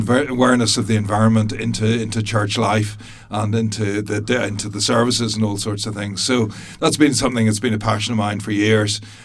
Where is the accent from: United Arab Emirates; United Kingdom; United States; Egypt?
United Kingdom; Belfast, Northern Ireland; now in Youghal, Ireland; I grew up in Belfast originally